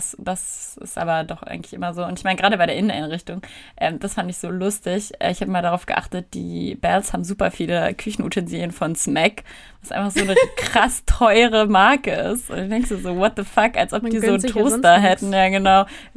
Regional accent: Potsdam, Brandenburg, Germany; also als Potsdamer, wenn man hier aufgewachsen ist.

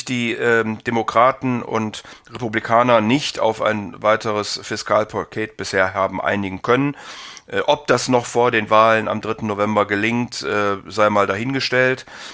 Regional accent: Rhineland, Germany; Ich bin ja Rheinländer

